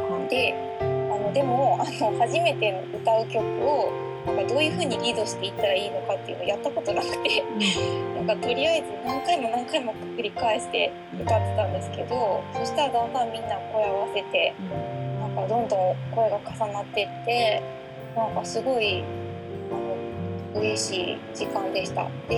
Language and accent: Japanese; Osaka, Japan; accent: Osaka dialect; なんか私結構大阪弁抜けてるかなとか思ってたんですけど